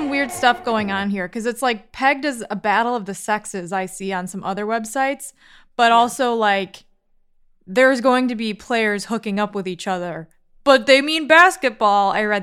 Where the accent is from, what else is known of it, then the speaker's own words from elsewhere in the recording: Illinois, United States; Molly, I'm from Illinois.